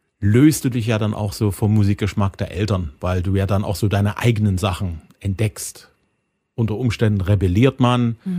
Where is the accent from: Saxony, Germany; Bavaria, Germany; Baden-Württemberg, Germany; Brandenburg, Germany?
Saxony, Germany; Zwickau; Du bist im Sommer in meiner Heimatstadt, da wo ich herkomme, in Zwickau auf dem Stadtfest.